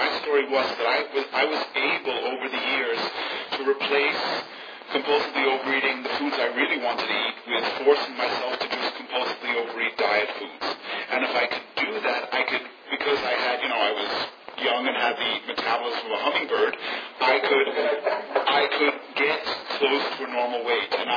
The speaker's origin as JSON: {"language": "English", "town": "Queens", "region": "New York", "country": "United States", "tie": "born or raised there", "said": "Now, mind you, I grew up in Queens, New York, where in the early 70s, OA was there."}